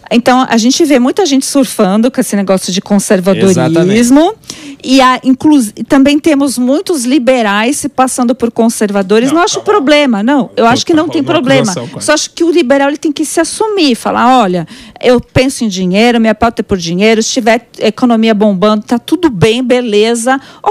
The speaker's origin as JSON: {"language": "Portuguese", "region": "Minas Gerais", "country": "Brazil", "said": "Ah, então eu vou falar agora de Minas, porque eu sou mineira, entendeu?"}